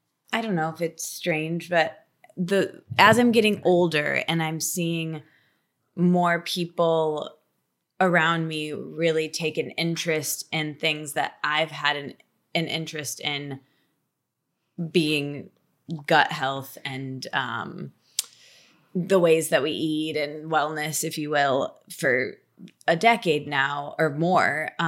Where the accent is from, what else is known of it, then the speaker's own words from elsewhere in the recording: Michigan, United States; I'm from Michigan.